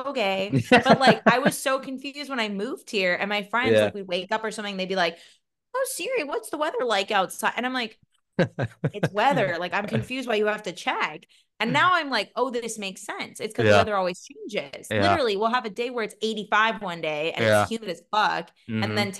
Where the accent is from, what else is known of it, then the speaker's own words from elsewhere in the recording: Palo Alto, California, United States; I'm from Palo Alto, so I'm more in.